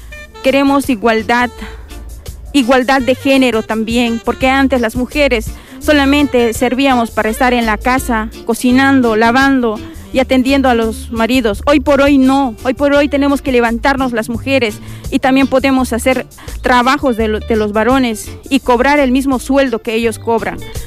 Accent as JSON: {"language": "Spanish", "region": "Cochabamba", "country": "Bolivia", "lives_now": "Palma de Mallorca, Spain", "said": "soy de Cochabamba, Bolivia, pero hace años radico aquí en Palma de Mallorca, España."}